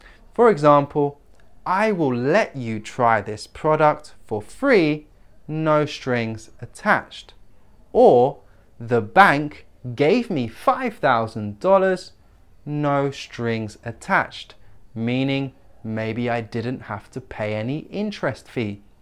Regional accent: London, United Kingdom; I am from London, England.

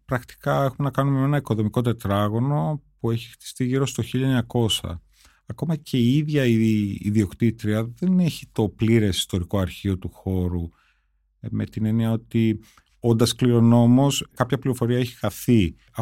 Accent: Korydallos, Attica, Greece; Ναι, εγώ μεγάλωσα στο Κορυδαλό, που ήταν οι υποπεριοχές του Πειραιά, που εκεί τότε όταν μεγάλωσα εγώ βλέπαμε τον Πειραιά σαν Μητρόπολη.

